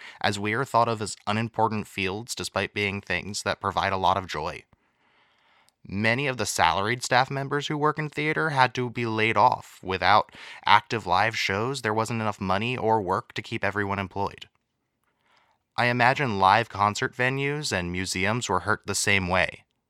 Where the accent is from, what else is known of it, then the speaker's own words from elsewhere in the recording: Boston, Massachusetts, United States; from the Boston area.